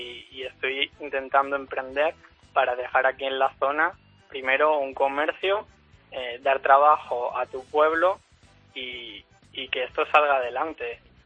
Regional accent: Escucha, Aragon, Spain; Yo vivo en Escucha, que es en la provincia de Teruel.

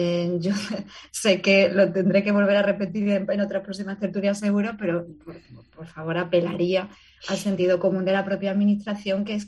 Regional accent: Málaga, Andalusia, Spain; a mí como ciudadana malagueña de aquí que pasea por el centro y que le gusta pasear

